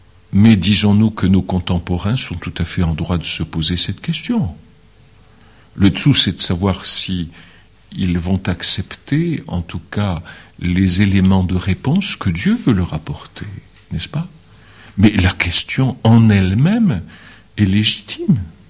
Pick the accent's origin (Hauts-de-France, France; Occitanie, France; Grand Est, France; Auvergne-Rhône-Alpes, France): Grand Est, France; moi je suis originaire de Moselle, hein, et j'ai même habité à proximité dans la banlieue de Metz pendant un certain temps